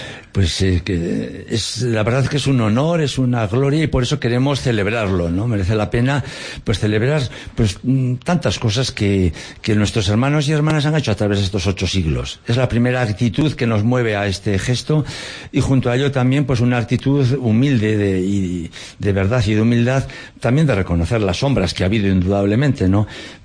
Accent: Echavarri, Navarre, Spain; Pues de Tierra Estella.

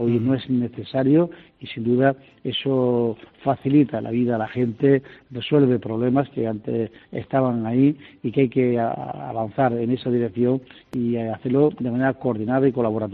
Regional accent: Spain; yo soy más de contacto, de ver la gente de cerca, como somos todos los españoles

